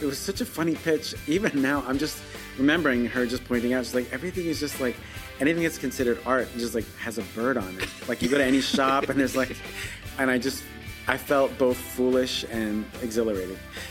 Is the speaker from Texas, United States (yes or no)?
no; New York, United States; I grew up on Long Island, and there was like a version of cable called WHT, which was like really limited.